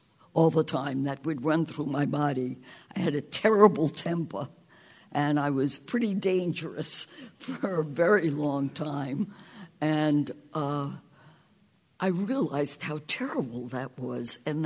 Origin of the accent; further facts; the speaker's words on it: Bronx, New York, United States; I moved out of the concrete city. I grew up in the Bronx.